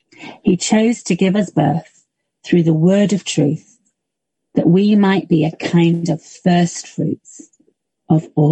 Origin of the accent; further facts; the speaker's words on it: Yorkshire and the Humber, United Kingdom; I'm a Yorkshire woman. Very important.